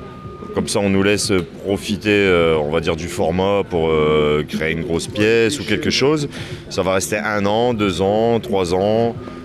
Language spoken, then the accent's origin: French; Belgium; Moi, vu que je viens de Belgique, je dois encore bosser